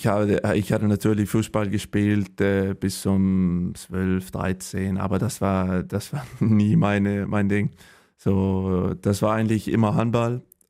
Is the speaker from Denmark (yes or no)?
yes; Holstebro, Central Denmark Region, Denmark; German is a second language; Also ich bin geboren in Holstebro in Dänemark. Das ist an die Westseite und ja, auf dem Land, nicht in der Stadt.